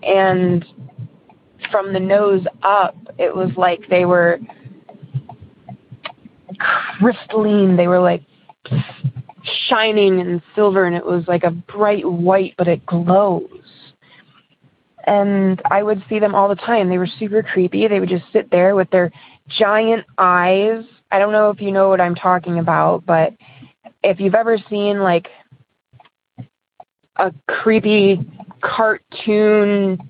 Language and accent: English; Elyria, Ohio, United States; I'm from Cleveland